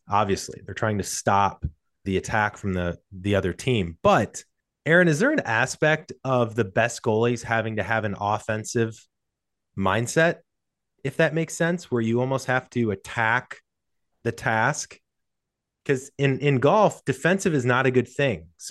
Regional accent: St. Louis, Missouri, United States; I'm from St. Louis originally, and there's a ton of buzz right now about St. Louis FC.

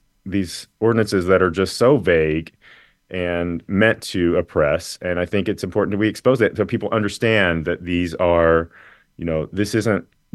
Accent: Tennessee, United States; also born or lived in Chicago / Toronto / New York; now in Los Angeles, United States; Well, I'm from Tennessee, and so it's hit really close to home. In particular, having left Tennessee to live my authentic self, I always like to think we've met a lot of amazing queer folks and people in larger cities that I ended up living in: Chicago, Toronto, New York, and now LA.

